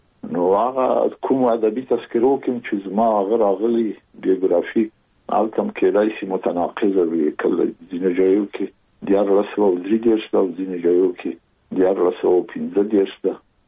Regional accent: Kabul, Afghanistan; زه زېږېدلی په کابل کې یم. د کابل په چارګي کې ګزرګاه پله ته ورڅېرمه او کلی د شکلا خان کلا، هلته زه زېږېدلی یم.

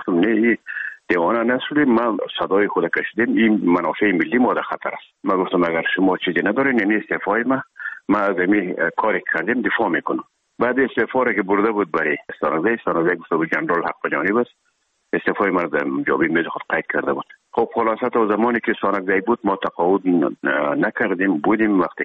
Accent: Herat, Afghanistan; مدتی که ما در کابل آمدیم، خود زمان از هرات که آمدیم به اکادمی نظامی

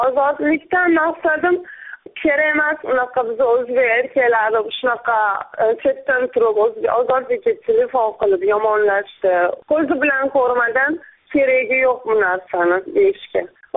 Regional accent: Fergana, Fergana Region, Uzbekistan; Men o'zim tojikman … Farg'onadanman.

